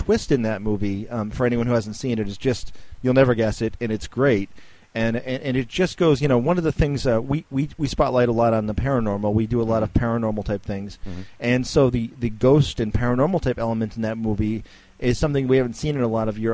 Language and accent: English; New England, United States; growing up in New England and having been to a lot of those similar type places